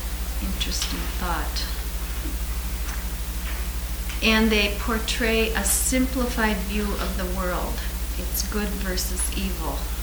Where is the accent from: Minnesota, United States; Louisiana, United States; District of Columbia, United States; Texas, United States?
Minnesota, United States; Minneapolis; We're from the Minneapolis-St. Paul area, and there are a couple groups there